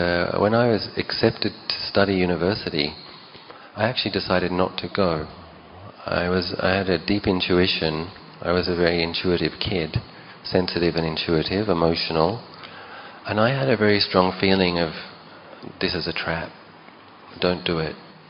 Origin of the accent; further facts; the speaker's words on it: Australia; So I grew up in Australia, of course, and so in my childhood, I didn't have that.